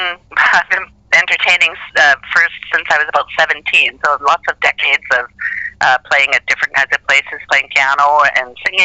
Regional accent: Calgary, Alberta, Canada; also born or lived in Toronto; I was born in Toronto, but I grew up in Calgary

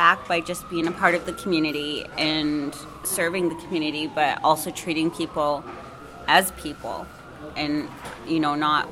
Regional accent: Edmonton, Alberta, Canada; I'm from Edmonton, Alberta.

